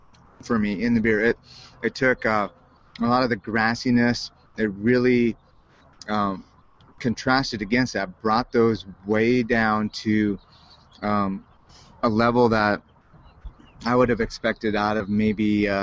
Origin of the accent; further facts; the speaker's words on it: South Dakota, United States; One of the things growing up in South Dakota is the only lettuce flavor I knew of was iceberg lettuce.